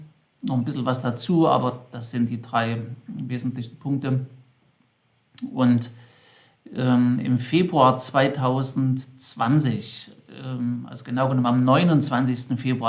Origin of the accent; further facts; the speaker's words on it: Limbach-Oberfrohna, Saxony, Germany; Die meiste Zeit meiner Kindheit habe ich in der Nähe von Limbach über Frohna verbracht.